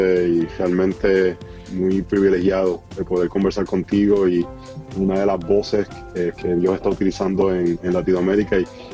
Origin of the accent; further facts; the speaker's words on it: Puerto Rico; accent: Puerto Rican; moved away as an adult; now in United States; como podrán notar por mi acento, puertorriqueño, nacido en Puerto Rico, criado allá, formado allá. Salí de la isla a los 24 años a los Estados Unidos a trabajar como ingeniero.